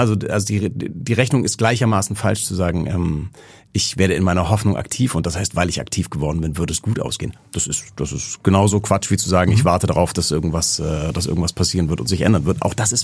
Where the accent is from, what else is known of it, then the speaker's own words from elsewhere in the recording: Hamburg, Germany; ich bin Hamburger Jung, ne, vierte Generation Hamburger